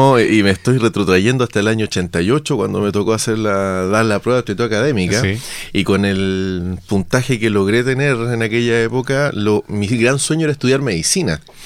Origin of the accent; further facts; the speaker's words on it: Chillán, Ñuble, Chile; Llegué en Chillán, porque yo soy oriundo de Chillán, llegué a la universidad allá en Chillán